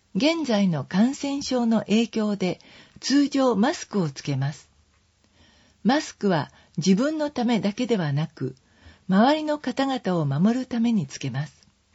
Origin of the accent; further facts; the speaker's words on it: Seattle, Washington, United States; Japanese is a second language; now in Date, Japan; 伊達地方より僕の故郷であるシアトル市の方が朝霧は多く、霧が深くなると運転が大変になります。